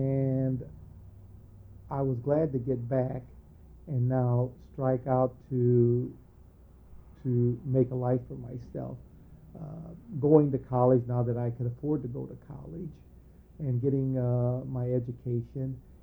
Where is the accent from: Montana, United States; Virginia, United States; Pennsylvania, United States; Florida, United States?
Pennsylvania, United States; Pittsburgh; from the way that I was raised in Lincoln Place and with my friends, it didn't make any difference with me.